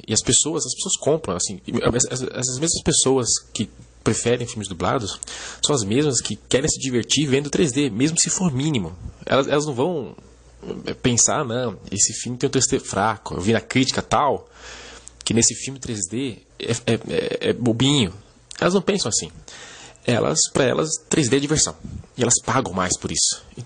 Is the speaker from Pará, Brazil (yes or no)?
no; São Paulo, Brazil; sou de São Paulo.